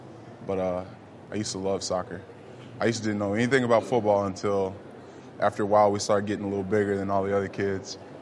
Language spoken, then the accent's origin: English; Texas, United States; I'm going to say I'm from Texas, so you can all imagine where I thought I was going to go.